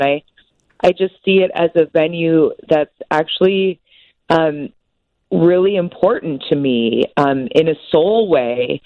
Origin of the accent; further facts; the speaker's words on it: Chicago, Illinois, United States; But, you know, I grew up in the Chicago area, and one thing that I really have felt missing in the show is the presence of sport, because, as we know, it's a huge part of our culture in Chicago.